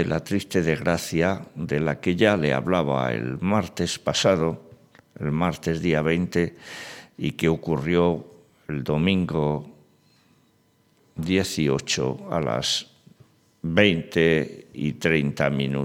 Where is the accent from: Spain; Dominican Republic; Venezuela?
Spain; Pues por eso es por lo que quiero seguir siendo español.